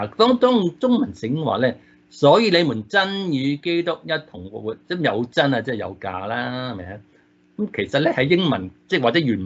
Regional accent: Hong Kong; 我係香港人啊。我中文人嚟噶，我唔識希利文啊。

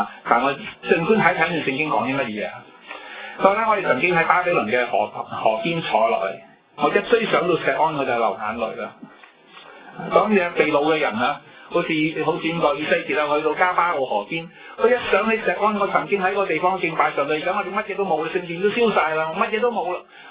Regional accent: China; 我們中國人有句說話叫樂不思蜀

